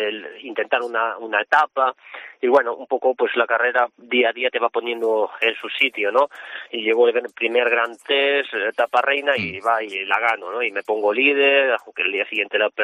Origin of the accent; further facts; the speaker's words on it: Galicia, Spain; muy poquitas veces corrí en Galicia y nunca lo había hecho pasando por mi pueblo